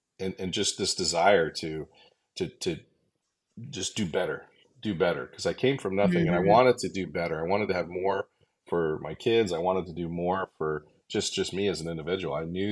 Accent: Denver, Colorado, United States; Well, I'm from Denver, Colorado originally. I can do a quick version. I grew up actually very poor.

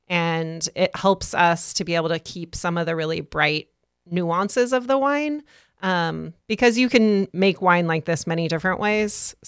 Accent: California, United States; I grew up in Sonoma County, which is a beautiful wine country in California.

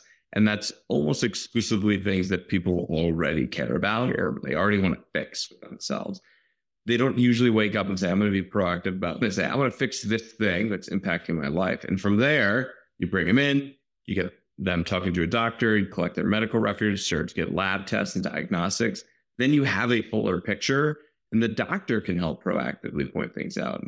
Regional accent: Virginia, United States; born there; now in New York, United States; I was born in Virginia, right outside DC. I go Wizards, go Commanders. And followed my wife up to New York back in the early aughts.

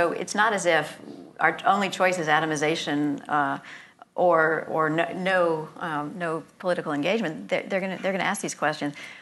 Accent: Louisiana, United States; I'm from South Louisiana. They had it there.

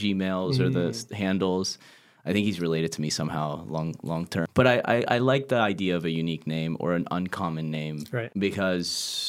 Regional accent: Florida, United States; Growing up, I had a very unique name growing up in Florida

